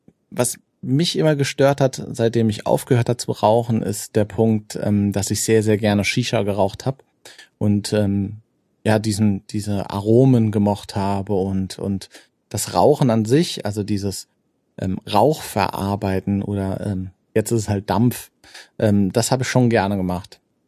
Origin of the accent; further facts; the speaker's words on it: Frankfurt, Hesse, Germany; now in Darmstadt, Germany; ich bin etwas nördlich aus der Schweiz. Ich komme aus dem Rhein-Main-Gebiet in Deutschland, gebürtig aus Frankfurt und aber jetzt mittlerweile seit 10 Jahren Darmstädter.